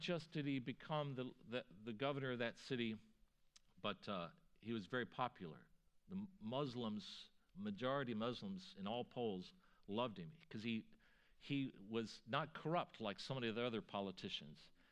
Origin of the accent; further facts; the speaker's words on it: Charlottesville, Virginia, United States; I'll come back in a minute to talk about Charlottesville, my hometown.